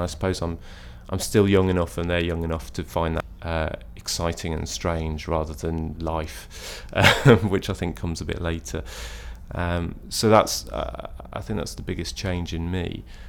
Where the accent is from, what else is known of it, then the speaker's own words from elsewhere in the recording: East of England, United Kingdom; now in Ripon, United Kingdom; I grew up in Essex, but my dad's a Yorkshireman, so I spent a big chunk of my childhood being told that I needed to get back up north